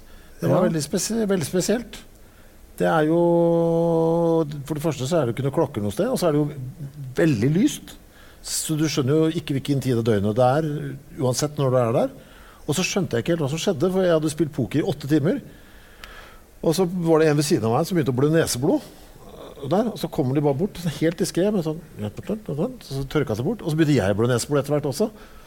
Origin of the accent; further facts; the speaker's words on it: Oslo, Norway; Jeg vokste jo opp på Oslo Øst